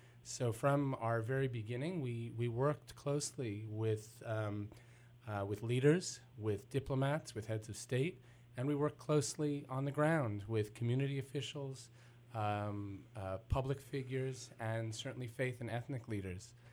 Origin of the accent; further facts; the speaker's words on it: Long Island, New York, United States; I grew up in Long Island.